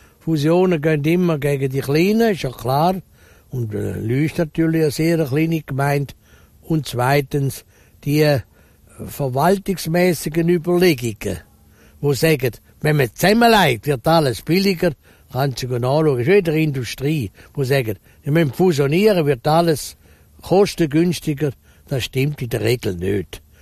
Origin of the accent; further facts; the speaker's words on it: Switzerland; ist die Dankbarkeit Schweizer zu sein relativ gross.